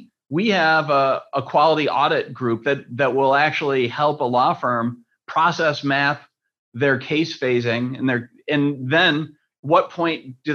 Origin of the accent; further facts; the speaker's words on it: Rochester, New York, United States; I grew up in Rochester, which is the next city.